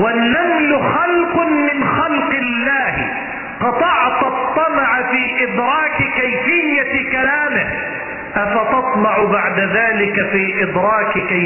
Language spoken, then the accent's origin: Arabic; Mansoura, Dakahlia, Egypt